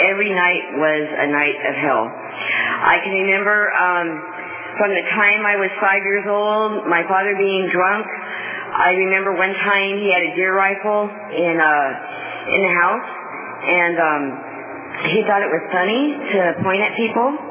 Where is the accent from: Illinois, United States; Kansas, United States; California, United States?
California, United States; Fresno; I grew up in Fresno. I have an older brother, a younger brother. I came from a middle-class family, went to Catholic school